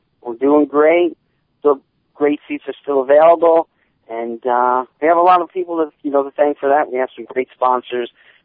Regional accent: New York, United States; I grew up in New York, you know, and I live in New York

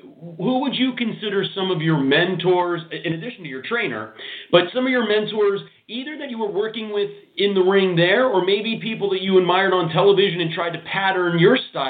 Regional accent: Pennsylvania, United States; I grew up in Pennsylvania, and when they would come through Hershey Park every month, I would beg and beg my parents to go every month.

